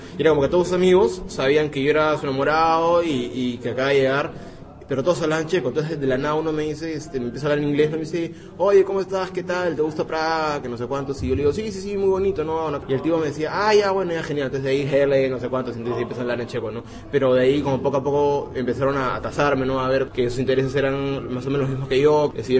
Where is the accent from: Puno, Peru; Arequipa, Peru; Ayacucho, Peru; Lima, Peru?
Lima, Peru; para mí que soy limeño y que vivo frente al mar, y que el promedio de temperatura en Lima es 20 grados